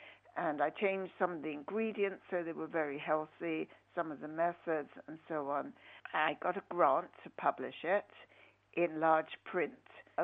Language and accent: English; London, United Kingdom; also born or lived in United States; now in Cambridge, United Kingdom; I was living in America at the time. I'm a Londoner through and through, although now I live in Cambridge.